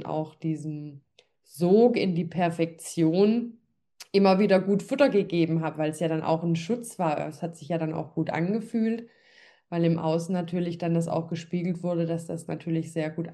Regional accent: Baden-Württemberg, Germany; Ich komme ja hier aus dem Schwabenländle, also Schaffen, schaffe Häuslebauer.

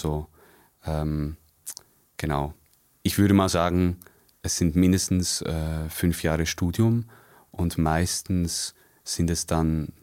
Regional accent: Lucerne, Switzerland; Also ich komme ursprünglich aus Luzern.

